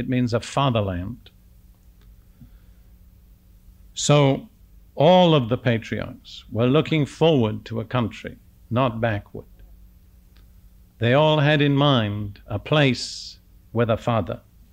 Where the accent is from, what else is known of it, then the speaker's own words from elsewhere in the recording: United Kingdom; I grew up in Britain between the two world wars, and Britain was a very secure place in those days. And my family, all being officers in the British Army, had a very secure position.